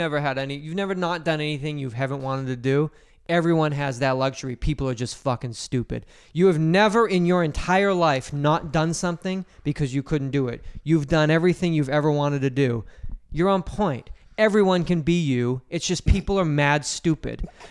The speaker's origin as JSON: {"language": "English", "country": "United States", "said": "Never been since, because I'm fucking American, not Canadian."}